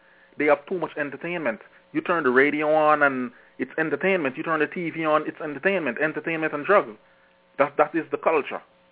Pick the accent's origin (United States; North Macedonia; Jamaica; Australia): Jamaica; You know, I grew up in Jamaica. I grew up seeing the weed smoking. I grew up around that type of stuff.